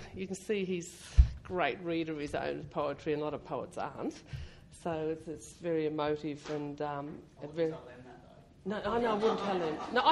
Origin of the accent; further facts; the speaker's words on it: Australia; We are all Australian, we all have a history and we share each other's history.